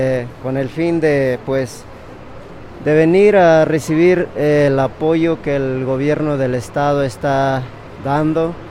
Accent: Tlachichilco, Veracruz, Mexico; Pues nosotros venimos del municipio de Tlachichilco, de la comunidad del Coyol

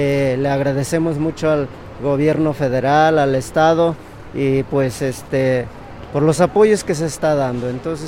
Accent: Tlachichilco, Veracruz, Mexico; Pues nosotros venimos del municipio de Tlachichilco, de la comunidad del Coyol

